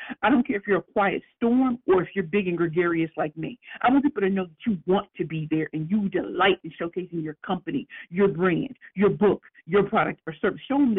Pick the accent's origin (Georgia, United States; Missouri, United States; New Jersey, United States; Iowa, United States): Missouri, United States; St. Louis; Now, y'all know I'm from St. Louis, so we have a certain way of talking.